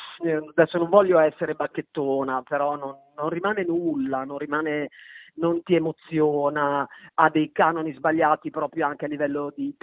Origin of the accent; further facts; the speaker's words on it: Cento, Emilia-Romagna, Italy; io sono centese, io sono emiliana, però siamo la stessa regione.